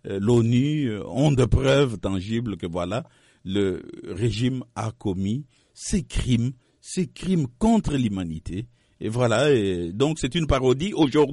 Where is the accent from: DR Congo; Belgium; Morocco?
DR Congo; Eh bien, je suis Congolais, je connais bien mon pays.